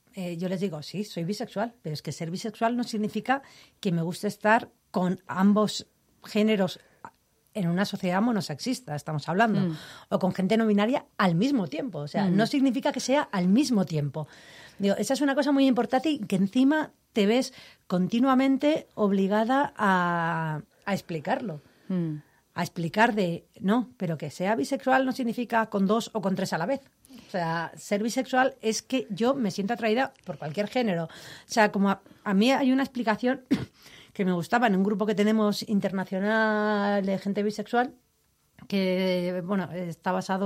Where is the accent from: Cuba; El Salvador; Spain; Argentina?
Spain; Basque Country; que yo soy de Euskadi